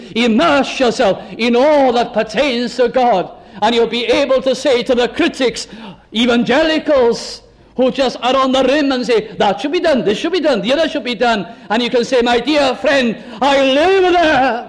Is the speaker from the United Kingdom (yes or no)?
yes; Wales, United Kingdom; I'm from North Wales.